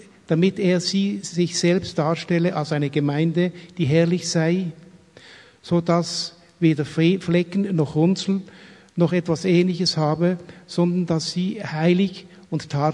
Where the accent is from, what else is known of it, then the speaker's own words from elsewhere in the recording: Switzerland; now in Langen, Germany; ich bin Schweizer, vielleicht hört man das, aber wir leben seit 30 Jahren oder 32 Jahren in Deutschland. Wir kommen aus der Gegend von Frankfurt. Wir leben zwischen Frankfurt und Darmstadt in Langen, dort, wo die Flugsicherung ist.